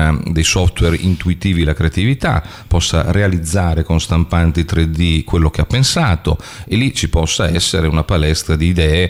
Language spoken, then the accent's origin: Italian; Fano, Marche, Italy; Poi è chiaro che io sono di Fano